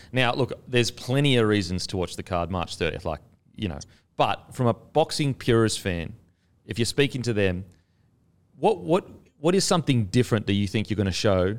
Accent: Australia; as an Aussie

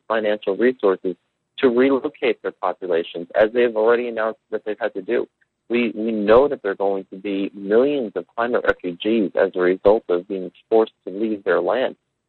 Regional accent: Staten Island, New York, United States; You know, I grew up on Staten Island, and my grandmother had a house for 50 years that was hit really, really hard with Sandy

